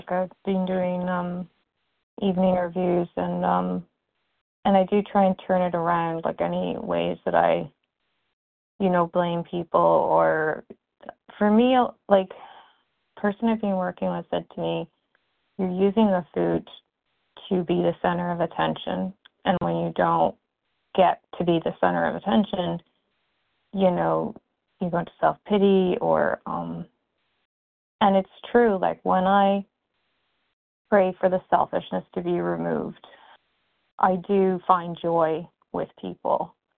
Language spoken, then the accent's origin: English; New York, United States; I'm from New York.